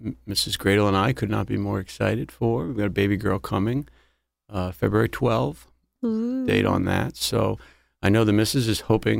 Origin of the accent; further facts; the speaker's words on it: Pennsylvania, United States; moved away; My parents are from Pennsylvania. I grew up in Pennsylvania myself. I moved down about 12 years ago